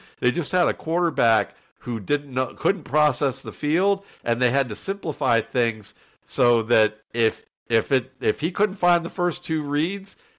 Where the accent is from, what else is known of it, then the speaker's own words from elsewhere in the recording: Atlanta, Georgia, United States; and I live in Atlanta, and I grew up in Atlanta. I've been there since 80.